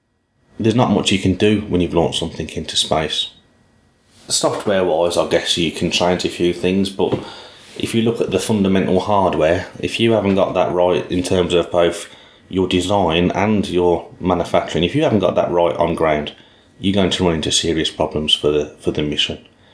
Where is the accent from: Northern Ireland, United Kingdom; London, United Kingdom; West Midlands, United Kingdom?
West Midlands, United Kingdom; Birmingham; moved away as an adult; now in Netherlands; from 16 years old till I was about 23 years old, I'd never worked outside of my hometown of Birmingham.